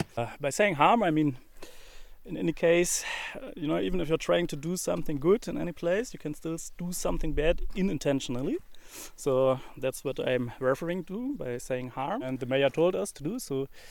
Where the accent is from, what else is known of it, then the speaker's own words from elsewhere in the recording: Germany; English is a second language; from Germany.